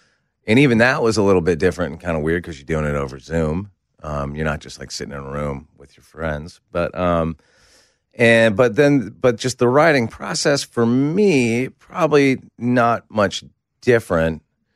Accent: Santa Barbara, California, United States; born there; also born or lived in Maryland; I was born in Santa Barbara. My dad got a job out in Maryland, so we all moved out to Maryland. That's when I was real little.

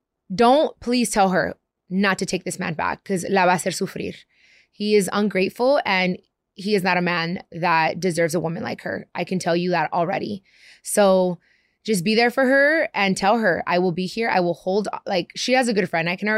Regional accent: Long Beach, California, United States; also born or lived in Compton; Yes, I grew up in Long Beach and in Compton.

